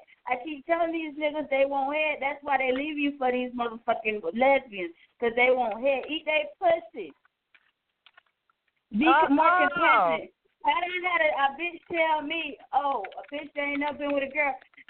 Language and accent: English; Cocoa, Florida, United States; They know me. I'm from Cocoa, Florida. A bitch know me.